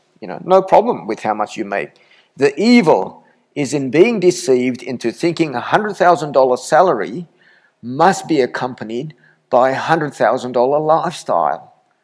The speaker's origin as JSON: {"language": "English", "country": "Australia", "said": "Hey, I'm an Australian"}